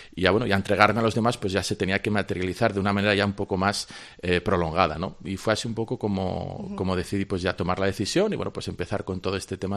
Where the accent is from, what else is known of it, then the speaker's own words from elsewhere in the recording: Mieres, Asturias, Spain; yo soy natural de Mieres, mi familia es una familia católica que a mis 3 hermanos y a mí siempre nos educó en la fe.